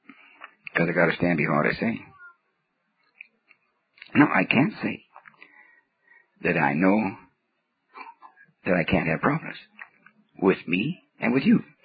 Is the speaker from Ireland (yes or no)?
no; Canada; born there; I'm a Canadian by birth.